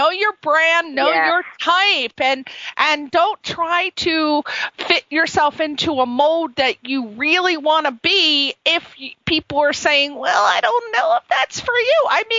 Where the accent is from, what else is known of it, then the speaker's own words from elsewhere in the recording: East Coast, United States; I'm from the East Coast, and I moved out here